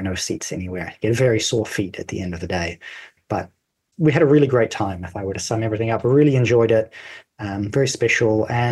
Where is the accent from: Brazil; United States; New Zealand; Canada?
New Zealand; And then they ask you, where are you from? New Zealand.